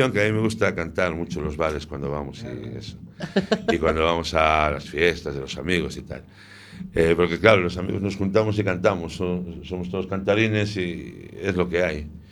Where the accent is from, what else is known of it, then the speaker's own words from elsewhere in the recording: A Coruña, Galicia, Spain; Yo soy de la tierra de la cascarilla. Yo soy de Coruña, palabra de honor. Yo soy de Coruña, nacido en la vaca.